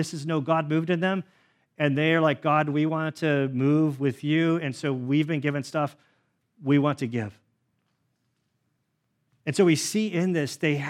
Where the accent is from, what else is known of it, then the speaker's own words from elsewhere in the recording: United States; because I'm an American Christian, we always have to point out